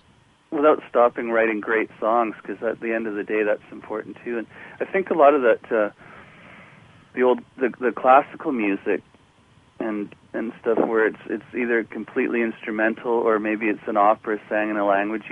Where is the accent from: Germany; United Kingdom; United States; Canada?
Canada; from Canada